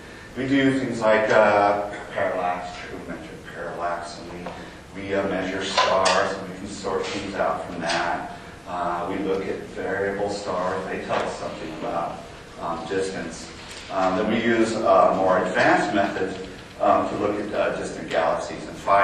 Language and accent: English; Idaho, United States; Where I grew up in Idaho, it was really dark there.